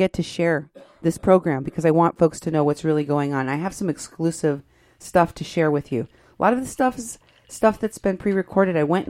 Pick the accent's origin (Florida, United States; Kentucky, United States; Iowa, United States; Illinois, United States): Iowa, United States; People from Iowa. That's my home state.